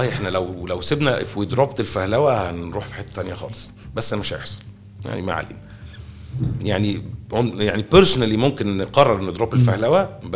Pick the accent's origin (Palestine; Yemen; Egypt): Egypt; فانا اللي هو داخل برضو احنا مصريين